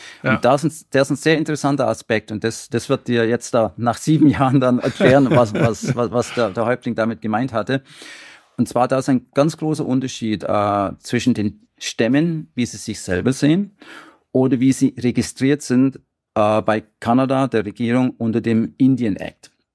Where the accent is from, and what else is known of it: Germany; now in Canada